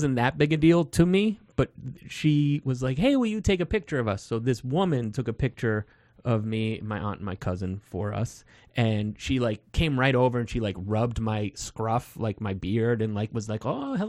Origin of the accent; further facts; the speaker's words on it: Boston, Massachusetts, United States; moved away as an adult; now in New York, United States; I am from Boston, but I live in New York.